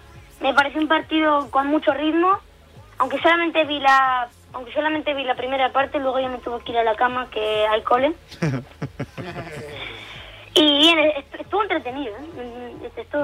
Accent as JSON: {"language": "Spanish", "town": "San Sebastián", "region": "Basque Country", "country": "Spain", "said": "yo como soy de San Sebastián"}